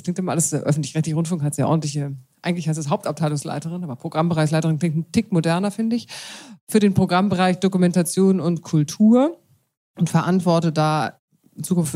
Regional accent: Munich, Bavaria, Germany; Ich bin, wie ich gerade feststelle, Landratte. Ich komme eigentlich aus München

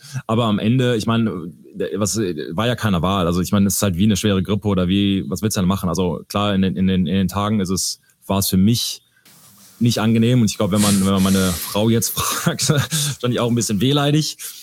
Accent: Neuss, North Rhine-Westphalia, Germany; also born or lived in Düsseldorf; Ich bin in Düsseldorf geboren, bin aber relativ schnell, damals bei Neuss in Nordrhein-Westfalen, umgezogen mit meiner Familie, also meine beiden Eltern und habe eine ältere Schwester, Stephanie, und haben da lang gelebt und sind dann nach Karst umgezogen, also nicht weit von North weg.

